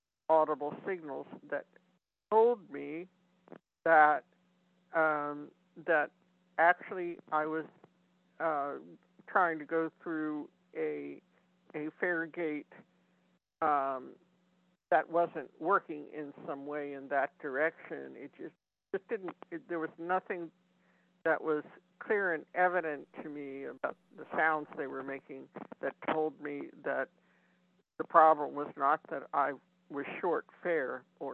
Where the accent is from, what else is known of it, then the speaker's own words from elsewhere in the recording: San Francisco, California, United States; I do know when I was growing up in San Francisco, the police would be on the street